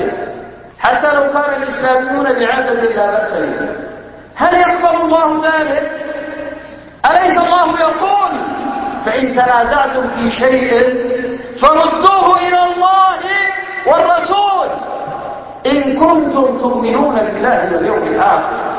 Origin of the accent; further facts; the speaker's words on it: Yemen; عندنا في اليمن يمضون في إجراءات وخطوات إعداد الحوار